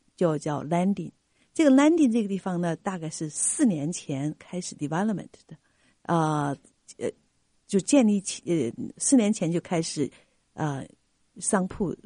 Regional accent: China

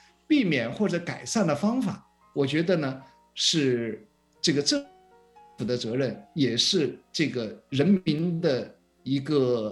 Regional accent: China; born or raised there; now in United States

